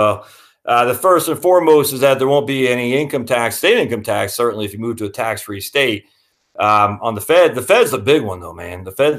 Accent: Maine, United States; I grew up poor in Maine, didn't care.

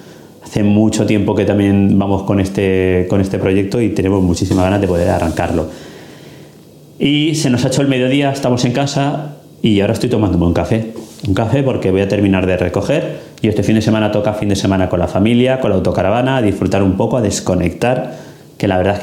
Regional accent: Ibi, Valencian Community, Spain; Ibi, donde vamos a participar, a llevar la dirección de obra de una de las obras más emblemáticas de mi pueblo

